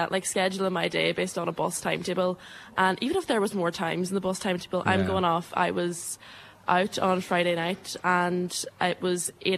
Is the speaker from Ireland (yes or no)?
yes; Fanad, Ulster, Ireland; I am from Fanlid. I mean, it really is the rural of rural Ireland.